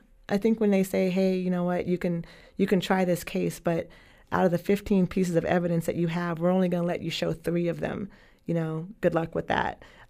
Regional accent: Eugene, Oregon, United States; I was born and raised in Eugene. I know what I'm up against.

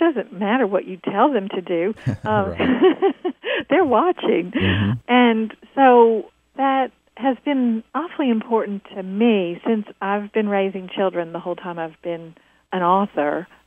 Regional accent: Kentucky, United States; I grew up in Nicholas County, Kentucky, and I went to high school there, and it felt very small to me eventually

